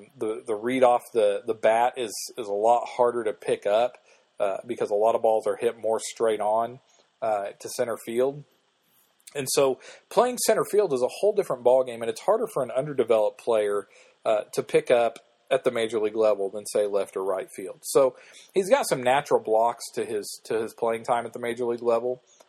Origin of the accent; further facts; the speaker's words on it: Joplin, Missouri, United States; was actually scheduled to be on the Joplin, Missouri caravan here in my hometown, and he didn't show.